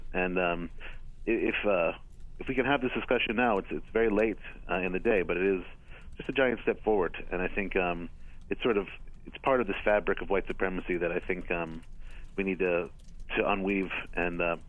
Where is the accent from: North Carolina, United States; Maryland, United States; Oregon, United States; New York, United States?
Maryland, United States; Baltimore; I grew up in Baltimore